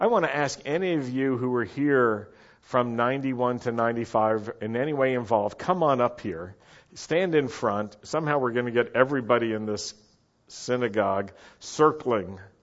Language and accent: English; Roanoke, Virginia, United States; Beth Israel is the name of the synagogue I grew up in Roanoke, Virginia. It was a conservative synagogue, not a messianic synagogue.